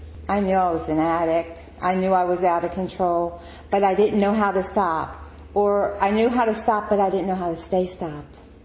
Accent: Baltimore, Maryland, United States; moved away; I'm from Baltimore. I got clean in Baltimore. When I moved up here, I had almost 9 years clean.

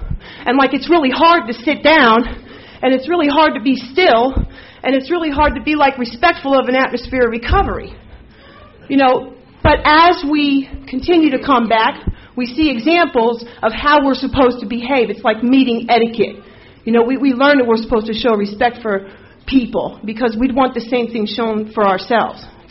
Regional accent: Allentown, Pennsylvania, United States; My sponsor, I'm from Allentown, Pennsylvania.

